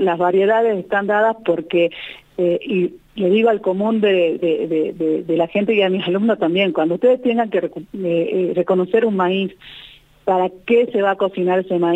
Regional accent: Tilcara, Jujuy, Argentina; Sí, yo soy tilcareña, nací en Tilcara. Mis padres son tilcareños y mis abuelos también.

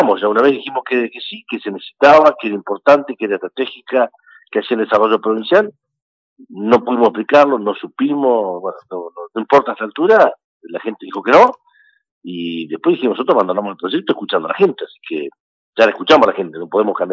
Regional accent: Argentina; como argentino y como gobernante

